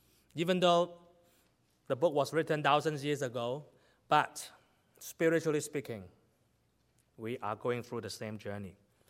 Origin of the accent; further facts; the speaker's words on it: Canada; I'm a pastor from Canada. Vancouver is where I'm living.